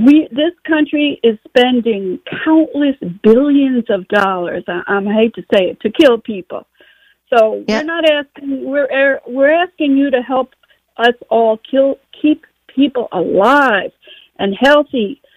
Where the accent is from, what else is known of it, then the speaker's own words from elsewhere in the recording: New York City, New York, United States; Montefiore Hospital in my hometown, New York City